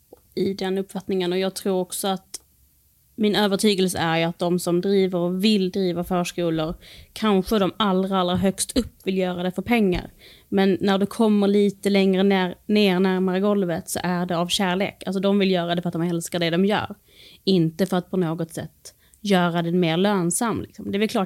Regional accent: Skåne, Sweden; Så jag satt faktiskt hemma i Skåne i oktober. Det var nästan ett halvår innan vi köpte hus här.

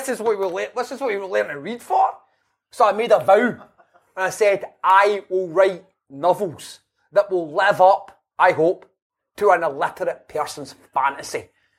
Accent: Glasgow, Scotland, United Kingdom; also born or lived in Airdrie; I grew up in the East End of Glasgow, but I moved to Airdrie

